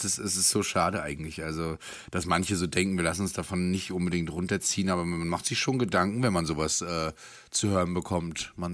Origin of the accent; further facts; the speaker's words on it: Rostock, Mecklenburg-Vorpommern, Germany; ich komme aus Rostock